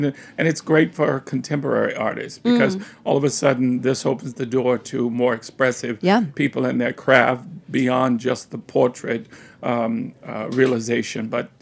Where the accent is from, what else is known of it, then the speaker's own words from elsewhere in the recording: the South, United States; now in New York, United States; before I grew up in the South, so I grew up in open plains and lots of room and space. And the greatest argument when I moved to New York